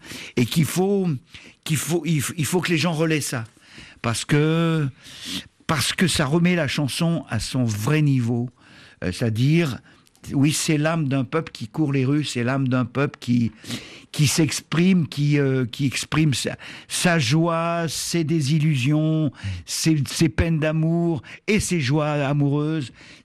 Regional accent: Paris, Île-de-France, France; born there; je suis né à Paris en 65, j'ai 52 balais.

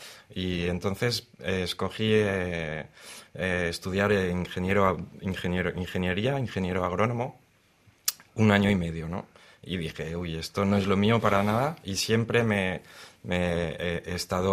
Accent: Valencia, Valencian Community, Spain; also born or lived in France / Senegal; 4 años en Senegal. No me acuerdo de nada porque era un crío. Y luego, luego me fui a vivir con mi madre a España, en Valencia. He crecido en Valencia y es la ciudad donde más tiempo he vivido

